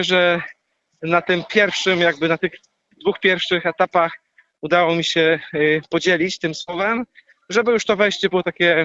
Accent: Wieruszów, Łódź Voivodeship, Poland; now in Ireland; czy to właśnie z Kalisza, czy z Wieruszowa, to skąd pochodzę.

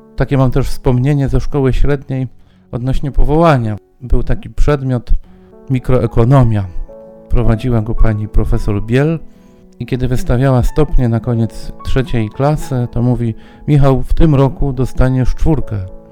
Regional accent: Raszków, Greater Poland Voivodeship, Poland; Pochodzę z Raszkowa, z parafii Podwyższenia Krzyża Świętego.

